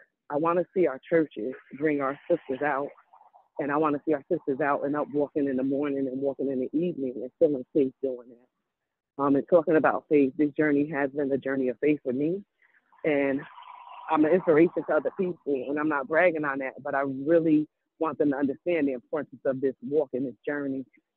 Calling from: Paterson, New Jersey, United States; I'm calling you from Paterson, New Jersey.

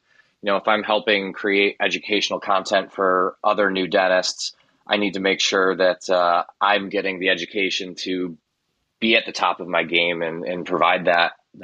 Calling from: Skaneateles, New York, United States; I am calling from upstate New York, a small town called Skaneateles, which is about 20 minutes outside of Syracuse.

